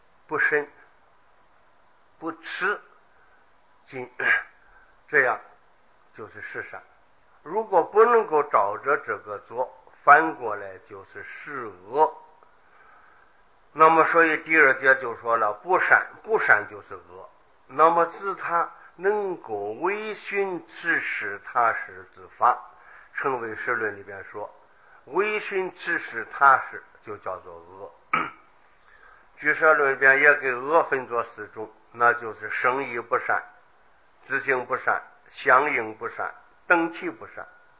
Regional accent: China; 外国人骂人用的词句很简单，我们中国人可以说是非常非常的深奥复杂

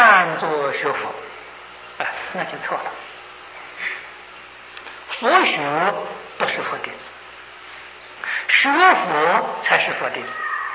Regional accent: China; 这个句法有一点颠倒啊，不顺我们中国人的文法

